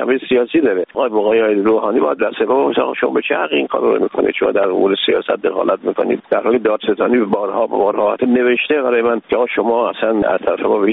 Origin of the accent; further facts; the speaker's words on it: Iran; من یه ایرانی هستم